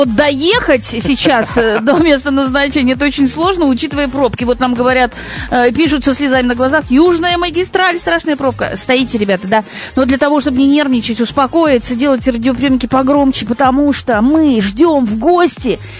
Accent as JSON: {"language": "Russian", "town": "Balykchy", "region": "Issyk-Kul Region", "country": "Kyrgyzstan", "said": "Я с Балыкчи."}